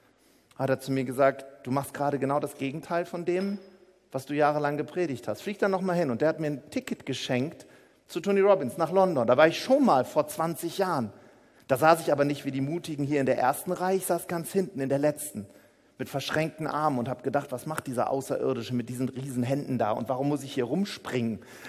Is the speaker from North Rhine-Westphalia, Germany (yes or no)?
yes; Paderborn, North Rhine-Westphalia, Germany; ich komme aus Paderborn, da kennt keiner solche Themen, die du hast.